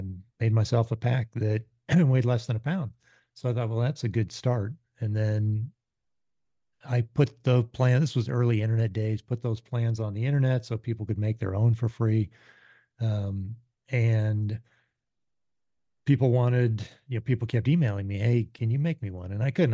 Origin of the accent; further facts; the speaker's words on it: Massachusetts, United States; also born or lived in Western United States; I grew up in the Western outdoors, camping, you know, kind of in state parks, national parks when I was a kid. And then parents got divorced and I moved back to your coast, the East Coast, Western Massachusetts, and was in Boy Scouts there